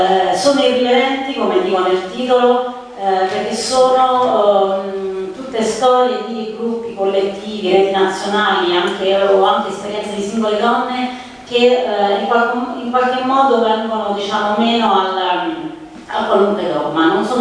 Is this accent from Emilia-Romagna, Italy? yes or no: no; Lazio, Italy; io vengo dal Lazio e nella nostra regione ormai è veramente una questione forte da più di 10 anni.